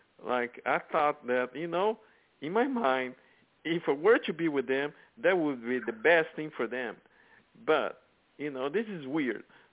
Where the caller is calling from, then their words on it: St. Louis, Missouri, United States; I'm calling from St. Louis, Missouri.